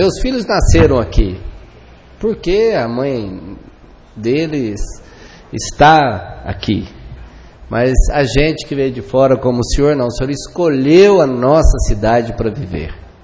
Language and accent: Portuguese; Alterosa, Minas Gerais, Brazil; born there; now in Alfenas, Brazil; Eu também não nasci aqui em Alfenas, sabe, pastor? Nasci em Alterosa.